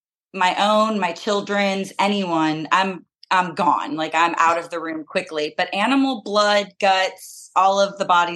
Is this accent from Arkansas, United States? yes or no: no; Illinois, United States; now in Richmond, United States; I'm from Illinois. I currently live in Richmond, Virginia.